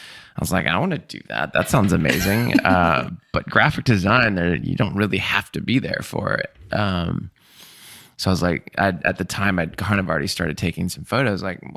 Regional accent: Seattle, Washington, United States; born there; I was born in Seattle and I did graphic design, got my degree there

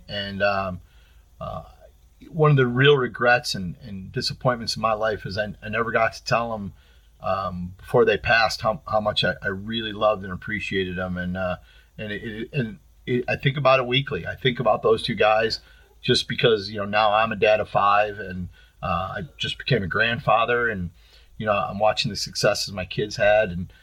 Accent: North Olmsted, Ohio, United States; they were baseball coaches for me when I was growing up in North Olmsted.

